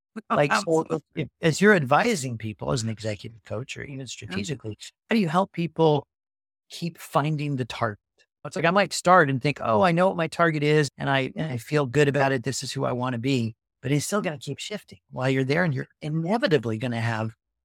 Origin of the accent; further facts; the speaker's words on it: California, United States; I grew up here in the Bay Area. I've been, you know, surrounded by Silicon Valley forever.